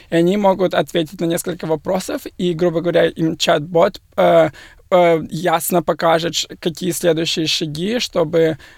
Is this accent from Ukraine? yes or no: yes; Odesa, Odesa Oblast, Ukraine; moved away as an adult; now in Melbourne, Australia; Я из Одессы приехал сейчас в Мельбурн 7 лет назад, чтобы учиться.